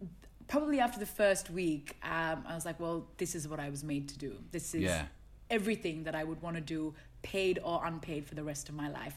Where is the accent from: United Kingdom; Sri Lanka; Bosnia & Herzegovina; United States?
Sri Lanka; Colombo, Western Province; So, yeah, I was born and raised in Sri Lanka, in the capital, in Colombo.